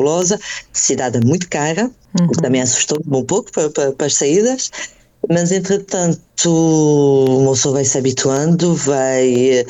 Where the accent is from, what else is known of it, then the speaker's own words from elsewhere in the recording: Braga, Norte, Portugal; moved away as an adult; now in Paris, France; Eu nasci cá em Paris. Eu fui para Braga com 12 anos. Meus pais quiseram voltar para Portugal e eu tinha 12 anos quando fui para Braga. E, entretanto, voltei para cá com 39.